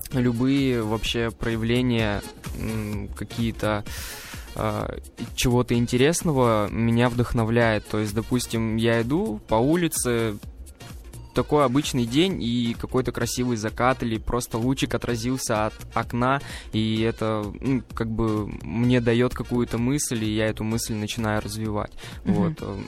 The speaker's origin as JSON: {"language": "Russian", "town": "Biysk", "region": "Altai Krai", "country": "Russia", "said": "Я из города Бийска, Алтайский край."}